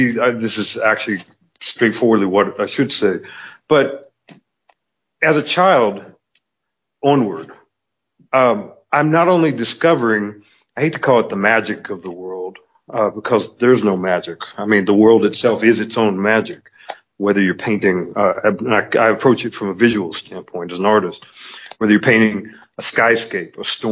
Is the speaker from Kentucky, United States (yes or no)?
yes; Kentucky, United States; because, like I said, I come from Kentucky and so forth.